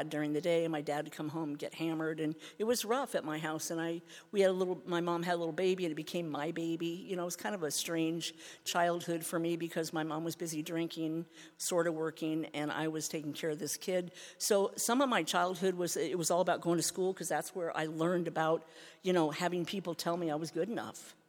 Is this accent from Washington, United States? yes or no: yes; Seattle, Washington, United States; But so I was raised in Seattle, Washington